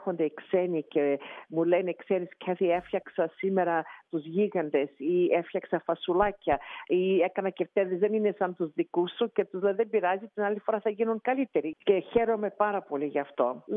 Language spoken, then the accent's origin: Greek; Thessaly, Greece; επειδή είμαι και από τη Θεσσαλία και η μαμά μου έφτιαχνε τις ωραιότερες πίτες.